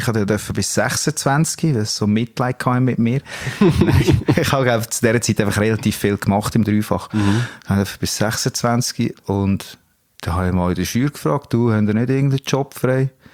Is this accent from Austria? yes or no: no; Lucerne, Switzerland; born there; Ich bin nur ein Papierli-Urner. Das heisst, ich bin in Luzern geboren. Meine Eltern sind einfach Urner.